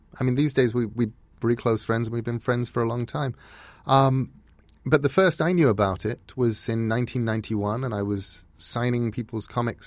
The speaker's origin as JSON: {"language": "English", "region": "England", "country": "United Kingdom", "lives_now": "United States", "said": "I'm English."}